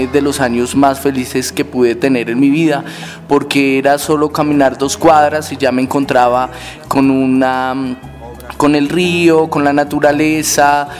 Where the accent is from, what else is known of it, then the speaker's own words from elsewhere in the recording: Bogotá, Colombia; de crecer y de vivir mi infancia en un ambiente urbano, en un ambiente rural también. Yo soy bogotano, nací aquí en Bogotá, pero mis raíces son boyacenses y tolimenses.